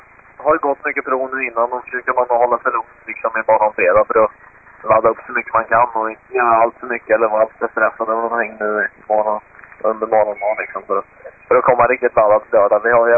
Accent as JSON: {"language": "Swedish", "country": "Sweden", "said": "Så att det är kul att vi är lite svenskar och bra för oss som är."}